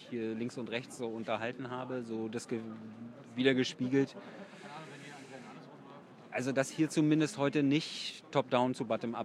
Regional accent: Berlin, Germany; Ja, also sehr edgy. Das mag ich als Berliner.

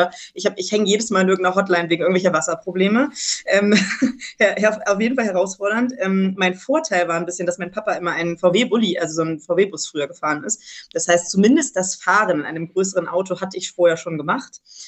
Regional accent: Bremen, Germany; wir haben unter anderem auch in meiner Heimatstadt gedreht, in Bremen

